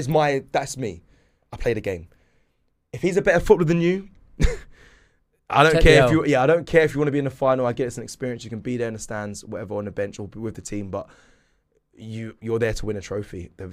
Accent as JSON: {"language": "English", "region": "London", "country": "United Kingdom", "tie": "born there", "lives_now": "Surrey, United Kingdom", "said": "I was born in South London, where Arsenal actually started."}